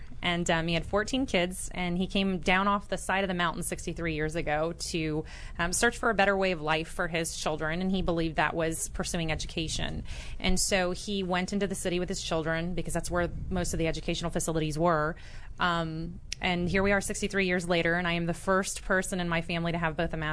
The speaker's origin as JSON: {"language": "English", "town": "Destin", "region": "Florida", "country": "United States", "tie": "born or raised there", "said": "I am from originally Destin, Florida, which is a little beach town."}